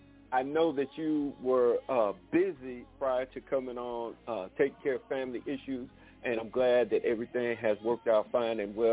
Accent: Detroit, Michigan, United States; also born or lived in Pine Bluff, Arkansas; I grew up in Detroit.

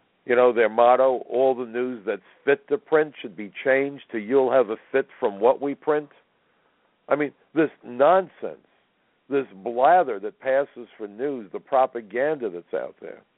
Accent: Brooklyn, New York, United States; And I'm a kid from Brooklyn. And in Brooklyn, when someone threw a punch at me, I was expected to return the favor.

